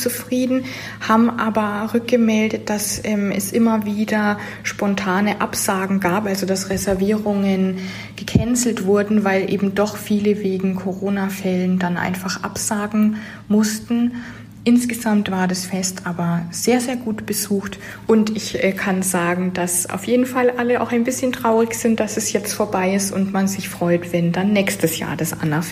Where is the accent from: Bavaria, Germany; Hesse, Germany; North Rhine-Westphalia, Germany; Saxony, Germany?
Bavaria, Germany; Nuremberg; Ich komme ursprünglich aus Nürnberg